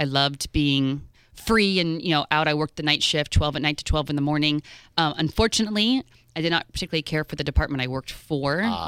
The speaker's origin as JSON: {"language": "English", "town": "Fort Lauderdale", "region": "Florida", "country": "United States", "tie": "born or raised there", "also_born_or_lived": "Los Angeles", "said": "because I grew up in Fort Lauderdale."}